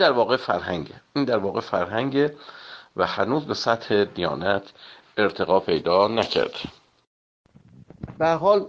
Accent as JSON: {"language": "Persian", "country": "Iran", "tie": "born there", "said": "من در قرن 20 به دنیا آمدم، نه مثلا معاصر پیامبر در دوران پیامبر، اینکه من در ایران به دنیا آمدم، نه مثلا در یونان"}